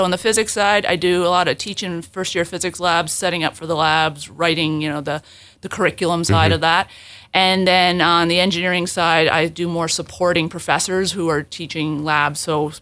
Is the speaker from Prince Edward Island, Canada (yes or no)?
yes; Mount Melek, Prince Edward Island, Canada; I'm from PEI. I grew up in Mount Melek. I went to Glenn Stewart for elementary school.